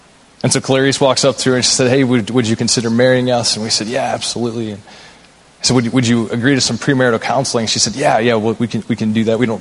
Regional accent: Springfield, Missouri, United States; there we are from Springfield, Missouri, where we didn't have a single non-Christian friend

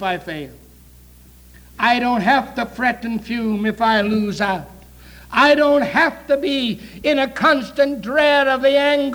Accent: Ireland; I'm an Irishman.

